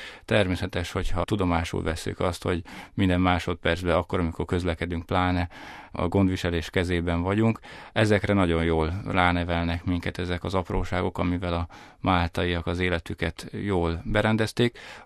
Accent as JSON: {"language": "Hungarian", "town": "Sopron", "region": "Győr-Moson-Sopron", "country": "Hungary", "tie": "born or raised there", "said": "nagyon boldogok vagyunk, hogy sikerült szülővárosunkban mindkettőnknek elhelyezkedni."}